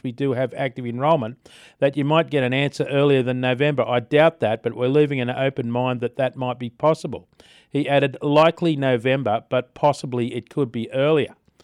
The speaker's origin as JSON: {"language": "English", "country": "Australia", "said": "Not that we would be expecting any from China at the moment, I don't think, as an Australian."}